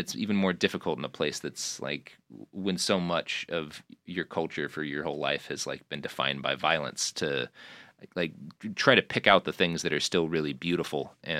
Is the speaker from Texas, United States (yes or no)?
yes; Texas, United States; Like, I grew up in Texas